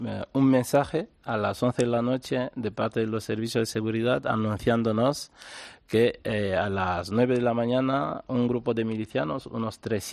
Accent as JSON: {"language": "Spanish", "country": "DR Congo", "first_language": "Tshiluba", "second_language": "Spanish", "said": "doy también clase de Chiluba, que es mi lengua nativa"}